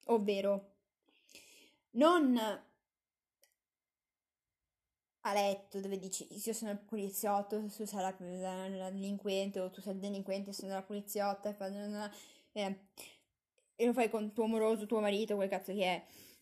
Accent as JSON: {"language": "Italian", "town": "Padua", "region": "Veneto", "country": "Italy", "said": "io non sono di Roma, io sono di sono veneta, sono di Padova e niente, non sono mai neanche mai stata a Roma"}